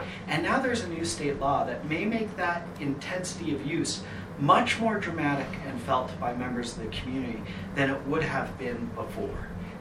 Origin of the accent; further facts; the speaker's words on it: Hyde Park, United States; if I was in a small community like this one, I grew up in Hyde Park, if I was in a small community like this one